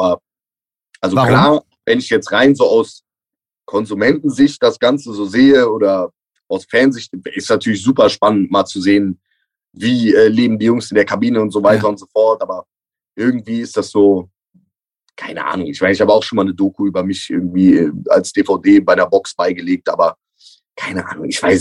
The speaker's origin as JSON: {"language": "German", "town": "Cologne", "region": "North Rhine-Westphalia", "country": "Germany", "said": "Und darüber wären wir Kölner, glaube ich, sehr, sehr dankbar. Klar, als Kölner bist du dann auch direkt so 3-4 Spieltage vor Ende"}